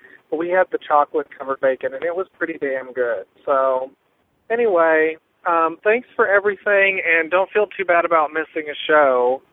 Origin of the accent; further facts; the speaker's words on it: Georgia, United States; I live in Minnesota, and I'm not from Minnesota. I'm from Georgia, but somehow I got up here.